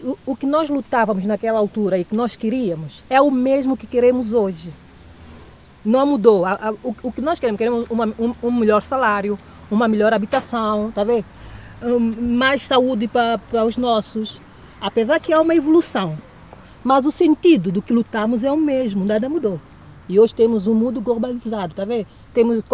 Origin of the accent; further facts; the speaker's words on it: Lisbon, Portugal; tenho 44 anos, sou de Lisboa e sou técnica superior. Eu trabalho no Instituto Público, por acaso até no Instituto de Habitação e Reabilitação Urbana.